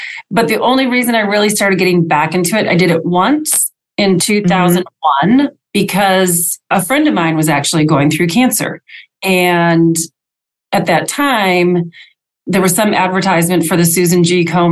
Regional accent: Green Bay, Wisconsin, United States; moved away as an adult; also born or lived in Chicago / Detroit; now in Nashville, United States; From Wisconsin, I grew up in Green Bay. But shortly after I graduated from Madison, I made my way to Chicago, then Detroit, and then Nashville. And I've been in Nashville now for over 28 years, and I love it here.

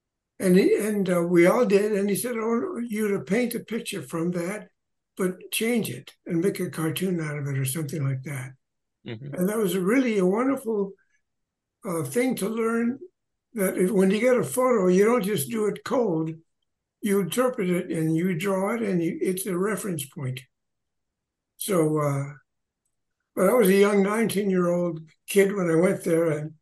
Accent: Santa Paula, California, United States; also born or lived in Santa Barbara; I was born there, but I grew up in Santa Paula.

